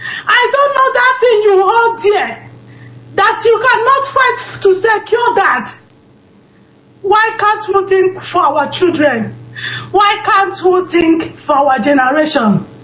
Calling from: Stockholm, Stockholm County, Sweden; I'm calling from Stockholm, Sweden.

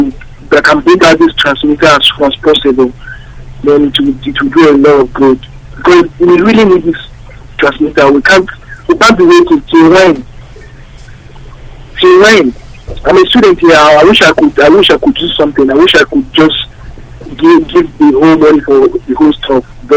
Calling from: Ukraine; I'm calling from Ukraine.

